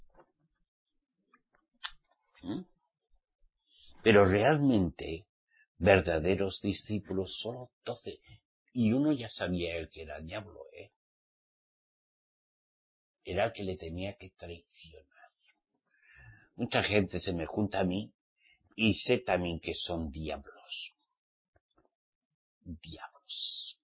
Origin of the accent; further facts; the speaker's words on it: Spain; born there; como soy español, nací en España, pero soy de Israel. Redimido por la sangre de Yahshua. Pertenezco a Jerusalén celestial.